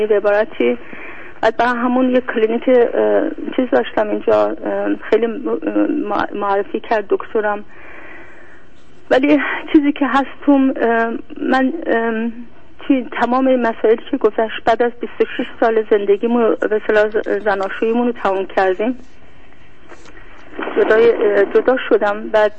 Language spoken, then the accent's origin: Persian; Iran; moved away; از ایران که اومدم بار خانوادم با خودم آوردم،